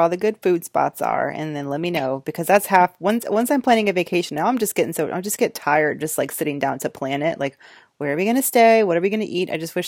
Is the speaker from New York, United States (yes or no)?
no; Georgia, United States; I got married there. I'm from Georgia. I love Savannah